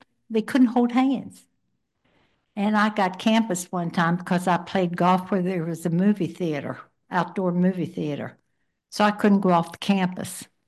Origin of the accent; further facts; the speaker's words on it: Pinto, Maryland, United States; I was raised in Pinto, Maryland, where Steve's dad was raised.